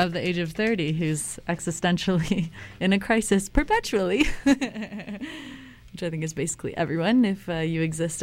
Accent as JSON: {"language": "English", "town": "Barrie", "region": "Ontario", "country": "Canada", "said": "I'm from Barrie, Ontario"}